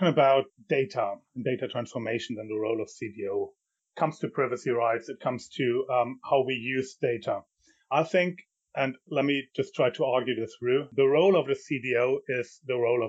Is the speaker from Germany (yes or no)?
yes; Germany; English is a second language; now in Norway; I'm not Norwegian myself, so I've been living in Norway for 13 years now. I'm originally from Germany.